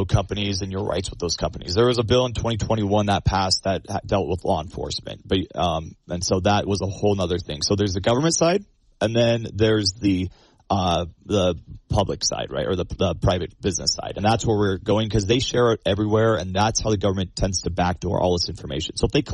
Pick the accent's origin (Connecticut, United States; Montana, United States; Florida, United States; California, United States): Montana, United States; Roundup; I'm from Roundup, as you know.